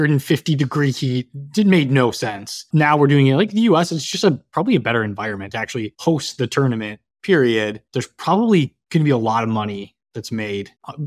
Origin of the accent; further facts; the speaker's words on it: Canada; I do know, as a Canadian, I know who he is